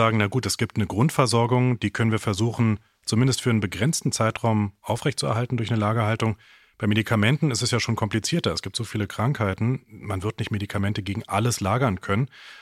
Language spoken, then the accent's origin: German; Berlin, Germany; born there; ich bin erst nach sehr viel später geboren in West-Berlin